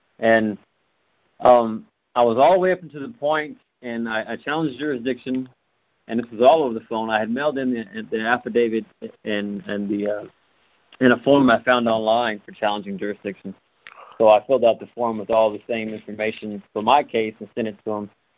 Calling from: Texas, United States; from Texas.

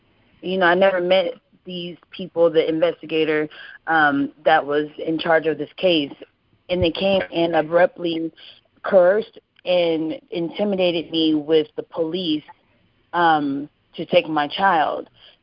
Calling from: Arizona, United States; I'm calling from Arizona. Thank you for having me on your show.

